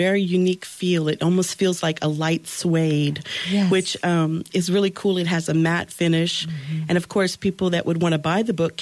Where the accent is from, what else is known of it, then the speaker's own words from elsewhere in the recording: Lafayette, Louisiana, United States; now in Youngsville, United States; I'm from Lafayette. Yep. I was born and raised here. And I live in Youngsville. I live in my grandmother's house. And I'm very rooted there.